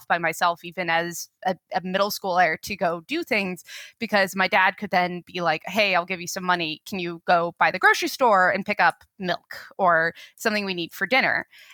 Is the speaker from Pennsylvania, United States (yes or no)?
no; Boulder, Colorado, United States; I'm from Boulder, Colorado, and I continue to live in Boulder, Colorado